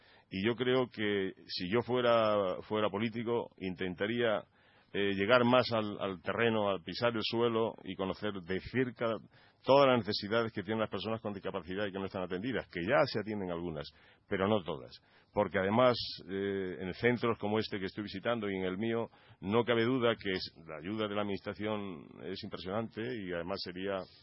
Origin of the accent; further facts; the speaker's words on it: Jaén, Andalusia, Spain; Aunque soy andaluz.